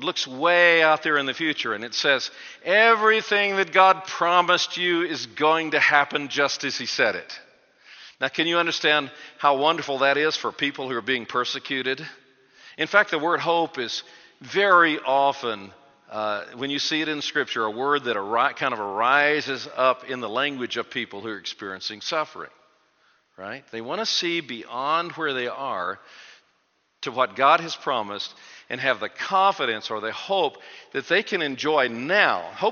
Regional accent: Arkansas, United States; I'm originally from Arkansas in the United States, so we talk back and forth with each other, okay?

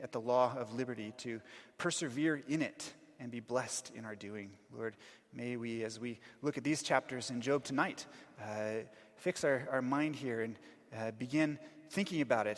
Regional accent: United States; now in Johannesburg, South Africa; I went with some South African friends, and to me, as an American and not knowing anything about cricket, it didn't make a lot of sense.

